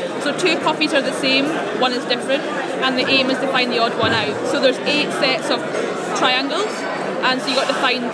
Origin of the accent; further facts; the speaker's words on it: Scotland, United Kingdom; accent: Scottish; moved away as an adult; now in London, United Kingdom; I was born and brought up in Scotland. I left when I was 22, moved to London. So I've been here now for 6 years